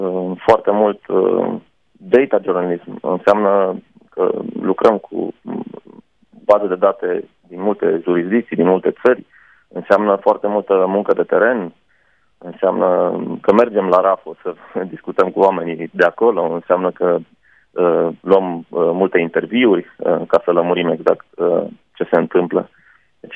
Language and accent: Romanian; Romania; Suntem doi reporteri din România